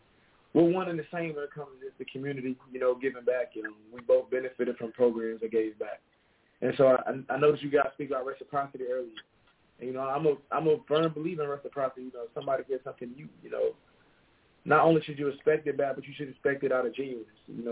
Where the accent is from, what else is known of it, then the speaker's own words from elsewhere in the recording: Wadesboro, North Carolina, United States; So I'm from Wadesboro, North Carolina, you know, small town. That's where I'm from. I grew up mostly, you know, in Wadesboro